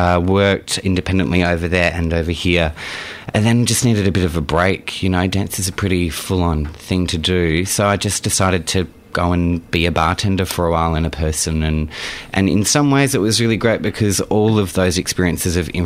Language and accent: English; Adelaide, South Australia, Australia; now in Melbourne, Australia; So, I grew up in Adelaide